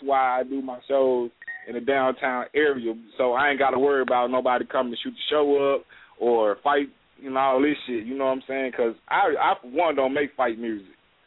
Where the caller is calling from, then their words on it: St. Paul, Minnesota, United States; calling from St. Paul.